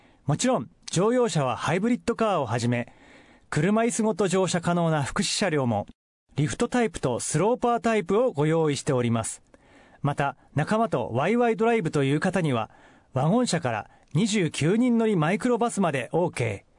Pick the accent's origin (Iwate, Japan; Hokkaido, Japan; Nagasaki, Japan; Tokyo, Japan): Iwate, Japan; Morioka; 私のね、地元が岩手県盛岡市渋民というところなんですけども